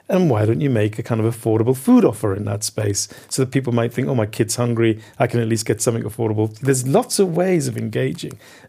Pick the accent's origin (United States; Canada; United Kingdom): United Kingdom; London; I'm from London.